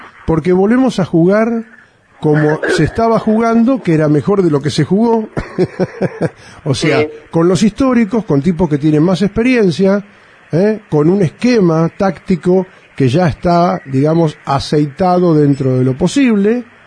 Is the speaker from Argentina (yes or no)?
yes; Argentina; que es lo que no usamos nosotros como argentinos, la lógica.